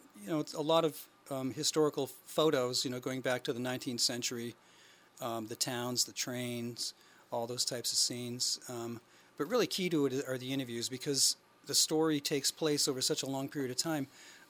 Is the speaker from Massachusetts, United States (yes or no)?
yes; Leominster, Massachusetts, United States; I grew up in Leominster, Mass. My father grew up in Thompson, and we used to come down summers to work on the house here in Thompson